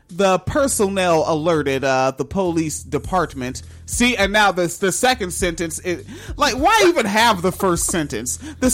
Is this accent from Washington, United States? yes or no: yes; Washington, United States; Folks, I'm from Washington State. All right, but yeah, I don't know that area. I'm a Pierce County guy.